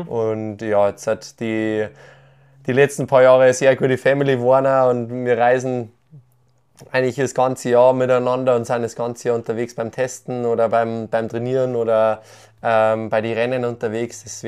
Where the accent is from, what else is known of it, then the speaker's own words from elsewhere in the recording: Bavaria, Germany; Also ich glaube, ich bin viele Leute in Deutschland denken eigentlich, dass ich Österreicher bin, wegen meinem Dialekt. Aber ich sage nur, nein, nein, nein, nein, ich bin schon auf der bayerischen Seite.